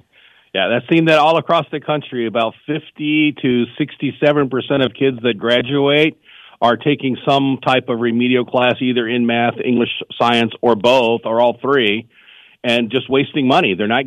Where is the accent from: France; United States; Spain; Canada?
United States; Virginia; accent: southern; It's a southern accent. I grew up in Virginia, so I'm getting that southern drawl coming back in every so often.